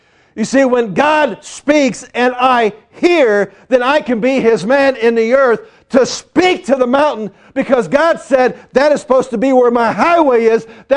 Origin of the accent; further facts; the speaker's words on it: St. Louis, Missouri, United States; You see, I'm from St. Louis. St. Louis, you just don't have 4-lane highways.